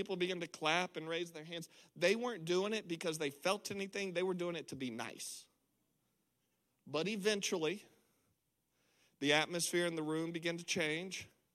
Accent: Louisiana, United States; moved away; what I've learned since we've made the decision to move our family halfway across America, I'm originally from Louisiana

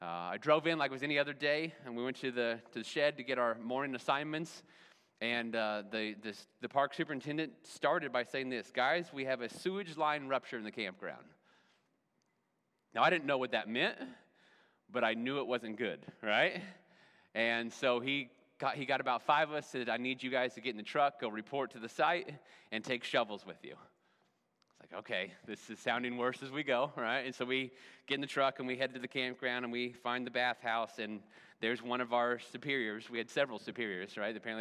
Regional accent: Cloverdale, Indiana, United States; I grew up in Cloverdale, Indiana, and so I have a lot of memories at Lieber State Recreation Area.

